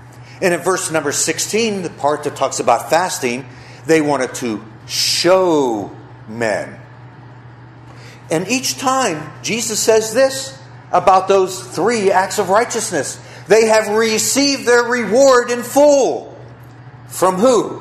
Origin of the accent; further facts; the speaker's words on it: Pittsburgh, Pennsylvania, United States; And that was the first time I realized, growing up in Pittsburgh, I like country music.